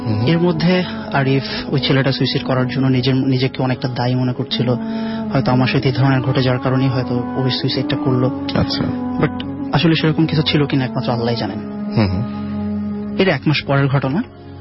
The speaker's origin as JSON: {"language": "Bangla", "town": "Dhaka", "region": "Dhaka Division", "country": "Bangladesh", "said": "এসেছি ঢাকা থেকে।"}